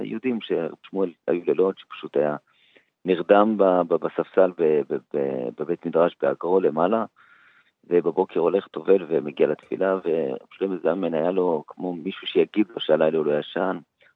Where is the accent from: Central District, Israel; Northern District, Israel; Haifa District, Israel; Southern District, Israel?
Central District, Israel; Ramla; אני גדלתי ברמלה כל ימי, אחר כך בישיבה לצעירים ברחובות, אחר כך בבני ברק ישיבה של הרב רפול, כנסת שלום שמייסדיה, ואחר כך הגעתי לישיבת מעלות התורה